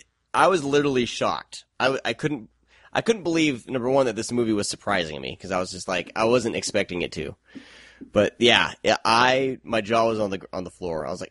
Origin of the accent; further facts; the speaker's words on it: Midwest, United States; I mean, I grew up in the Midwest. I've visited butcher shops. We had, you know, we raise animals.